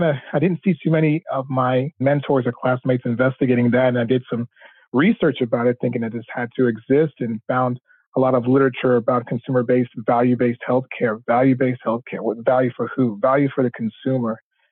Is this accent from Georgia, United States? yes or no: yes; Augusta, Georgia, United States; Yeah, I grew up in Augusta, Georgia, in the South, in a wonderful healthcare environment.